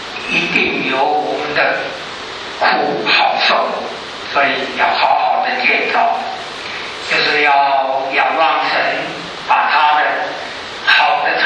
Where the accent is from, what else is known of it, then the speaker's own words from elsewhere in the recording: China; 我们中国人呢、啊，每到年底就要开始算账，好好算账